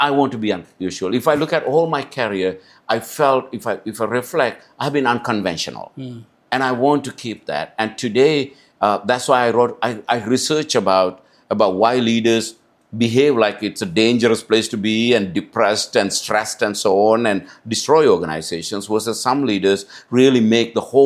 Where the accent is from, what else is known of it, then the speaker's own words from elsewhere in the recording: Sri Lanka; moved away as an adult; also born or lived in Singapore / Hong Kong / Switzerland; now in China; And I was born and raised in Sri Lanka, and I started my early career in Singapore, then from US, Hong Kong, Switzerland, and past 10 years in China.